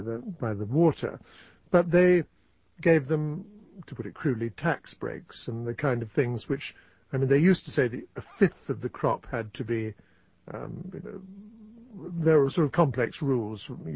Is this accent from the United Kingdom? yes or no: yes; England, United Kingdom; although I'm an Englishman and we had our empire too